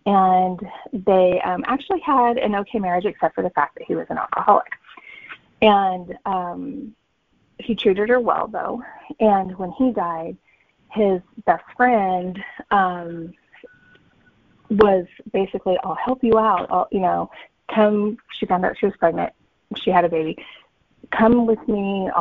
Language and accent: English; Midwest, United States; now in California, United States; I set most of my stuff Midwest because I live in California, but I grew up in the Midwest.